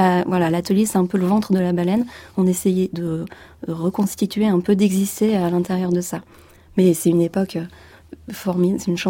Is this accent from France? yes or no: yes; Hauts-de-France, France; now in Paris, France; Oui, j'ai grandi dans Picardie et puis je suis venue à Paris pour faire mes études.